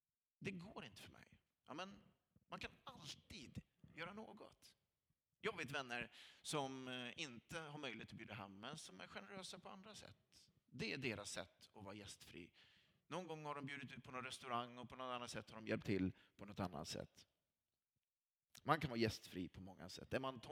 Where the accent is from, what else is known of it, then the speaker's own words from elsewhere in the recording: Lidköping, Västra Götaland County, Sweden; Jag kommer från Lidköping och då skulle man lära sig att de olika bergarterna på Kinnekulla, det är jätteviktigt när man bor i Lidköping, där jag växte upp.